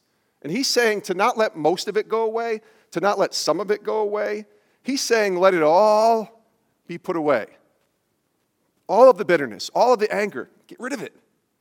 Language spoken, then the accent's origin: English; Albany, New York, United States; I grew up in upstate New York, by the way. I didn't tell you guys this. I grew up in Albany, New York. That's where I'm from.